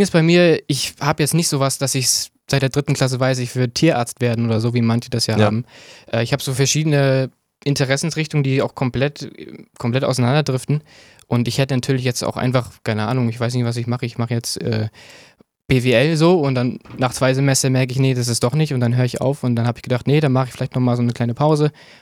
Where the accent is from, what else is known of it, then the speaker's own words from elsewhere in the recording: Rostock, Mecklenburg-Vorpommern, Germany; Der Landkreis Rostock ist auf jeden Fall richtig. Wir hatten das eben schon, ich bin auch Dorfkind, aber immer in Rostock zur Schule gegangen, habe hier einen relativ guten Freundeskreis auch. Also würde sagen, ich bin Rostocker Jung sozusagen.